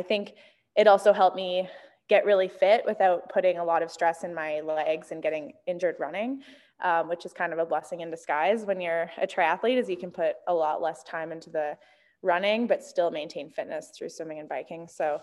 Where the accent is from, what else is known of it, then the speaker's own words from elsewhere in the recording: Canada; now in Bend, United States; I'm Canadian, but I currently live in Bend, Oregon. My boyfriend's from Portland, so I've kind of migrated to the U.S.